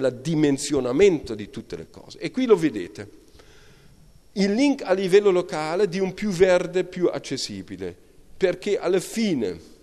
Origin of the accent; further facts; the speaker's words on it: Germany; Italian is a second language; io da tedesco